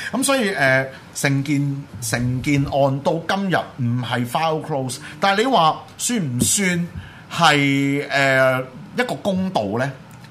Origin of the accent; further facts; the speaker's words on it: Hong Kong; 即係呢一樣嘢係我哋香港人除咗要繼續爭取我哋嘅民主自由之外